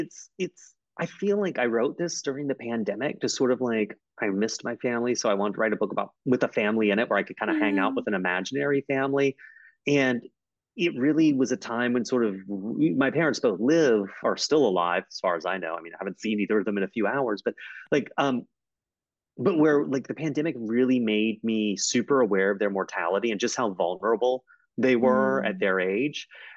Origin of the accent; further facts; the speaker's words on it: South Carolina, United States; See, I'm from South Carolina originally, so like snow sounds so exotic.